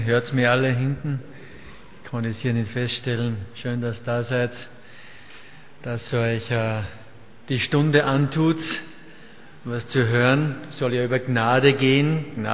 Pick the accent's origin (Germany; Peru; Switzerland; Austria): Austria; Ramsau, Styria; bin eben aus Österreich, was man auch leicht hört, nicht weit von Salzburg, so eine Skistadt, Schladming, nebenbei ist Ramsau, da komme ich eigentlich her.